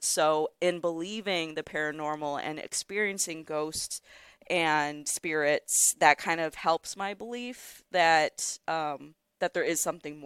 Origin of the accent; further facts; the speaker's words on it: Schererville, Indiana, United States; I am. I'm from Schererville.